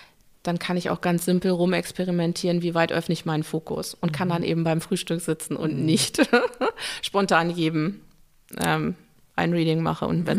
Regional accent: Northern Germany, Germany; man kommt ja jetzt als Norddeutsche jetzt nicht auf die Idee zu sagen, oder norddeutsche Halbholländerin

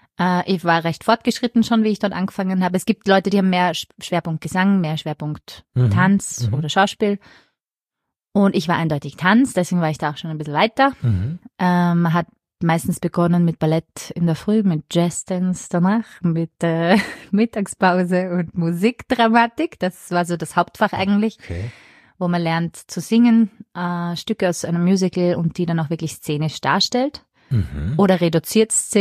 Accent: Vienna, Austria; Ich bin Wienerin

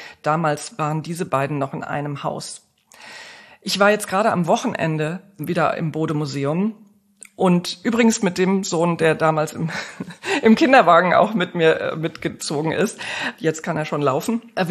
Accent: Bad Homburg, Hesse, Germany; dem Saalburg-Museum bei Bad Homburg geschenkt, wo ich groß geworden bin.

